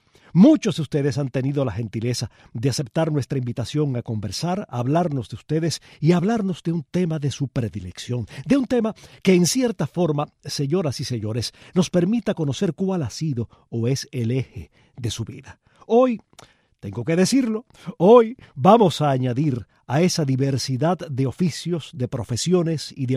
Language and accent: Spanish; Cuba; Soy un cubano más